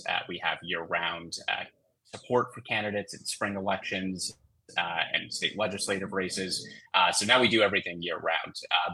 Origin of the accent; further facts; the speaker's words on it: Two Rivers, Wisconsin, United States; So I'm a lifelong Wisconsinite. I was born and raised in Two Rivers